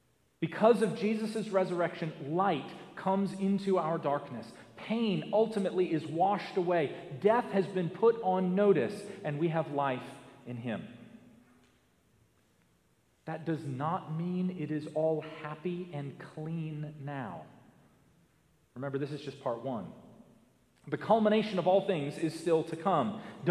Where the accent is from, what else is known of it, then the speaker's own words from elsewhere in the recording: Virginia, United States; at a church in the neighboring county from where I grew up in Northern Virginia